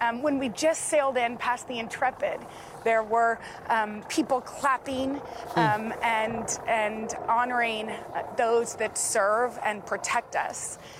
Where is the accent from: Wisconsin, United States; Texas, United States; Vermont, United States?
Texas, United States; our hearts are in Texas, my home state